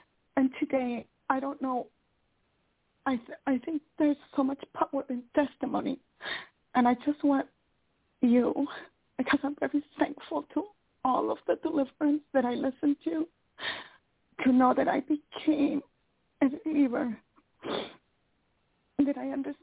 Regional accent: Canada; and I'm from Canada.

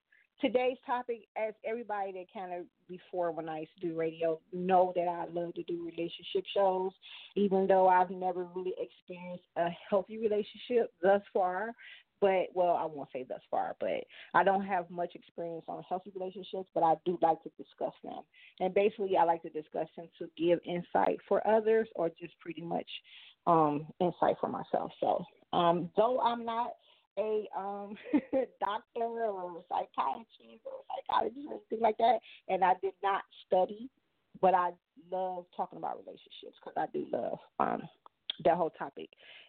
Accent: Cleveland, Ohio, United States; I am an entrepreneur, born and raised in Cleveland myself.

